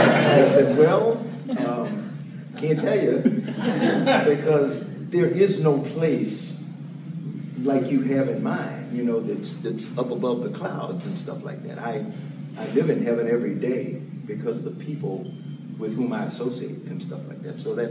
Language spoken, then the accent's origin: English; the South, United States; it occurred to me that I grew up in the South